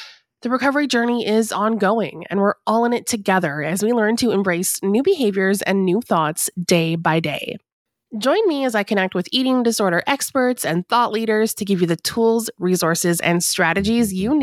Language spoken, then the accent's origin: English; Canada; moved away as an adult; now in North Carolina, United States; I told you I live in North Carolina, but I'm from Canada. I moved here a few years ago.